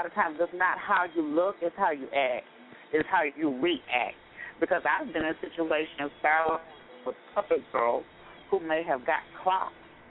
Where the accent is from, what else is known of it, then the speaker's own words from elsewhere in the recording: Atlanta, Georgia, United States; I am a transgender woman. … I'm from Atlanta.